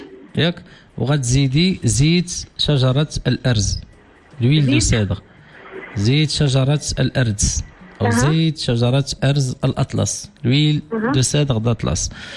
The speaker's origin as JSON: {"language": "Arabic", "country": "Morocco", "said": "95% ديال النباتات الطبيه العطريه كاينه عندنا في المغرب"}